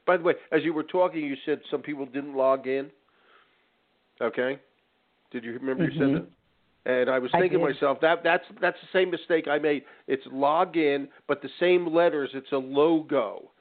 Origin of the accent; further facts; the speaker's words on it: Philadelphia, Pennsylvania, United States; accent: Philly; Okay, that's my Philly accent popping out, all that sort of stuff.